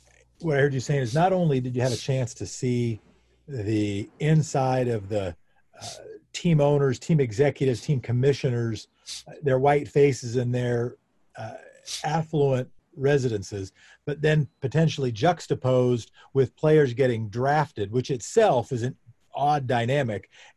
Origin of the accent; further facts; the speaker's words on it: South Pasadena, California, United States; also born or lived in Portland, Oregon; I remember when I grew up in South Pasadena and Portland, Oregon, and both pretty white places